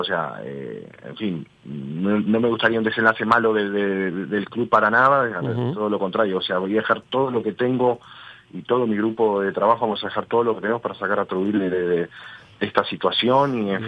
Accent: Montevideo, Uruguay; now in Ciudad de la Costa, Uruguay; por más que soy montevideano

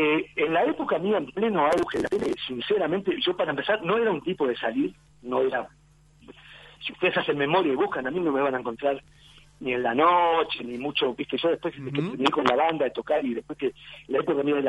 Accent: Parque del Plata, Canelones, Uruguay; Sí, yo fui criado en Parque del Plata, no importa. De grande tuve 2 años, o casi 3, viviendo en Parque del Plata.

